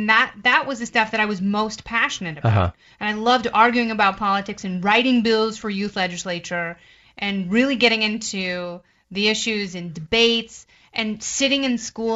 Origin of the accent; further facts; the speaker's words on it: Oregon, United States; moved away as an adult; also born or lived in Indiana; Yes, I was born in Indiana and raised in Oregon.